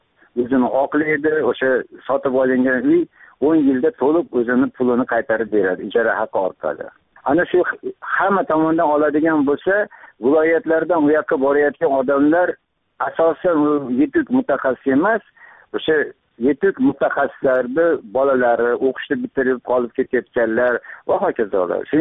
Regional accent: Khorezm Region, Uzbekistan; now in Tashkent, Uzbekistan; Xabarizmon tomida tug'ilib o'sganman, o'qishga kirib, Toshkentda o'qishda bitirib, Toshkentda qoldim. Toshkentda kvartira oldim. Ya'ni haligi yosh mutaxassis sifatida hozirgacha meni propiskam Toshkentda.

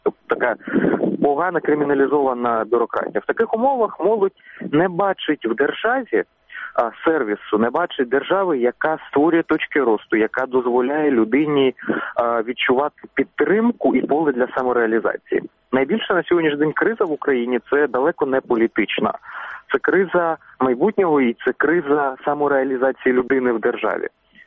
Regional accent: Horlivka, Donetsk Oblast, Ukraine; я сам з Горлівки, з ходу українського промислового міста

